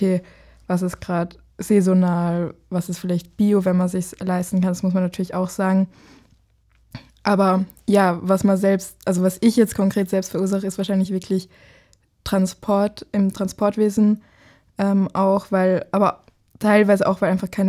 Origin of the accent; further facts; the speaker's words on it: Thalheim bei Wels, Upper Austria, Austria; ich komme aus Thalheim bei Wels und ich gehe noch in die Schule.